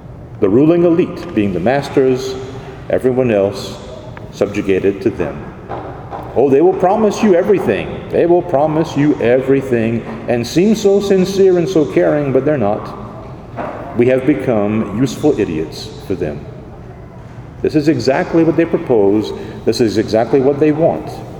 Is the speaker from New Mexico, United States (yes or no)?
no; Church Point, Louisiana, United States; go through the middle of what once was Ville Platte, or my hometown of Church Point for that matter.